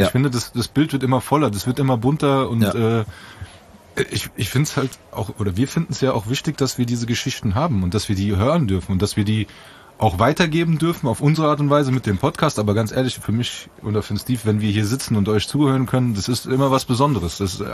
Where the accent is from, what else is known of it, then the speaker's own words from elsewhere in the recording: Frankfurt, Hesse, Germany; Ich meine, wir sind Frankfurter